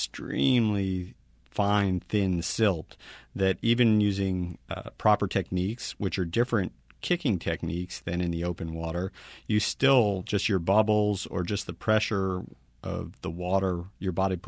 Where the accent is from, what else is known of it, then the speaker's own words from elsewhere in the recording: Miami, Florida, United States; You know, I grew up in Miami, my kind of ancestral village, and we're surrounded by water.